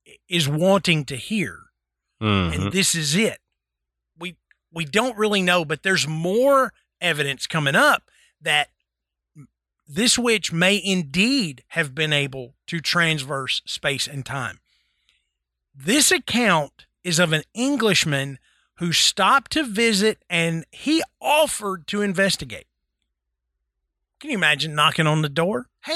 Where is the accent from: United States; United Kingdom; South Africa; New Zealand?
United States; Tennessee; because I grew up in Tennessee.